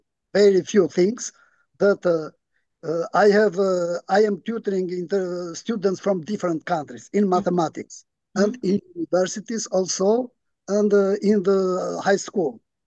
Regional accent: Albania; I am from Albania, and I have not had the opportunity to join you other times

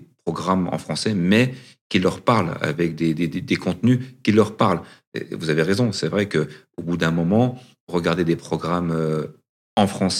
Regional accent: Grand Est, France; French is a second language; je n'ai pas d'accent, parce que je suis originaire des Vosges, de l'Est de la France.

